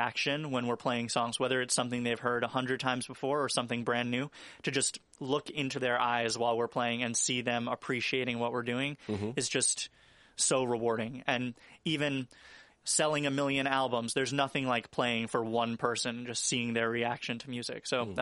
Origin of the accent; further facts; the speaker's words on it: New York City, New York, United States; And we grew up right near Bleecker Street in New York City.